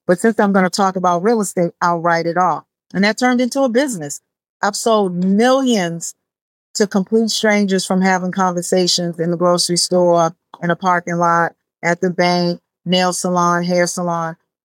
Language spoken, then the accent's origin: English; Boston, Massachusetts, United States; So I grew up in Boston, and I grew up in a home with my mom, my grandparents, my uncle.